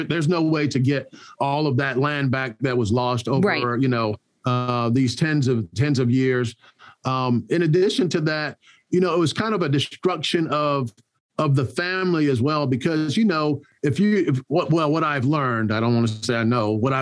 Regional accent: Orlando, Florida, United States; I grew up in Orlando, Florida. And, you know, Orlando is not, it's not New York City, but it's not, you know, it's a more urban area.

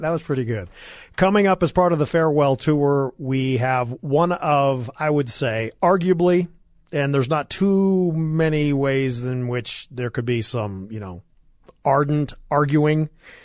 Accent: San Diego, California, United States; and that would be my hometown, San Diego, California.

